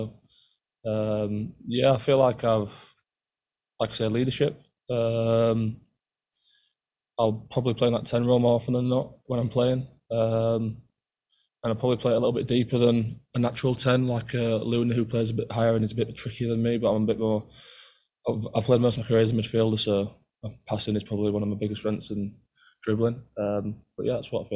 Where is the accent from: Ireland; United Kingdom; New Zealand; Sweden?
United Kingdom; England; now in United States